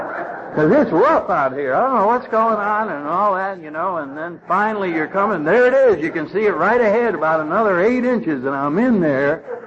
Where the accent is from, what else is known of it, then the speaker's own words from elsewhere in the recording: Connecticut, United States; I don't know about you all, but I grew up in Connecticut and at our neighborhood bar, we had a code of ethics that you didn't have in the outside world.